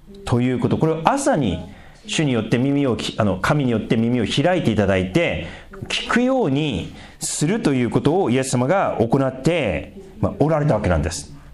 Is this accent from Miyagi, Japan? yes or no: yes; Sendai, Miyagi, Japan; 私自身が仙台出身でしょっちゅう行ってたんですね